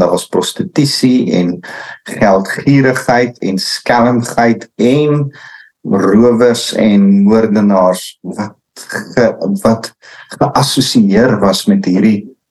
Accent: Gauteng, South Africa; ek het nou in die Oosrand groot geword, wat eindelijk so half platteland in die stad is

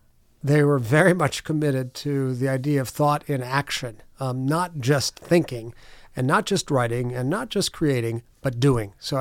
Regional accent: Scranton, Pennsylvania, United States; And as a young kid growing up in Scranton, I was exposed to artists, intellectuals, writers here in Scranton, Pennsylvania.

